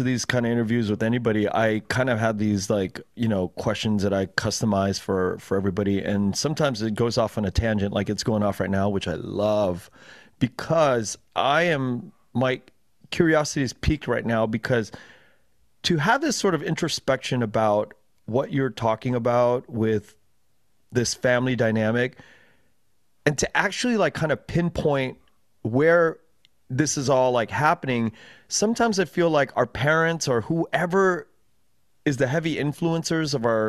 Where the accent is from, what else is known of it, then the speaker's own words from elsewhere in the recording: Los Angeles, California, United States; I grew up in Koreatown predominantly, yeah. But I went to Bosco Tech, which is here in Rosemead in the SGV, yeah.